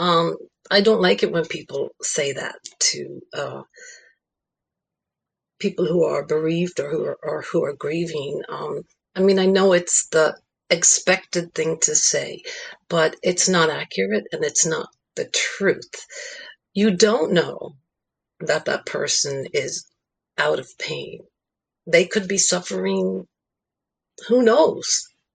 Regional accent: Ireland; moved away; my husband and son say that I'm not as fiery Irish as I used

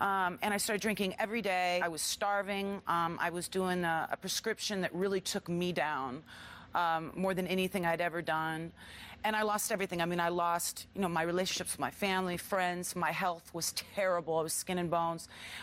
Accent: Los Angeles, California, United States; I was pretty young. I grew up here in Los Angeles, California.

